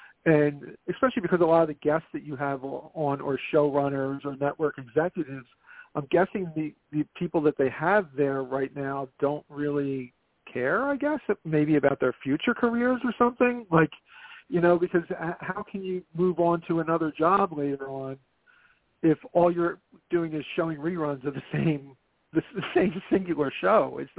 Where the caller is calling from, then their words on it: Philadelphia, Pennsylvania, United States; calling from Philly.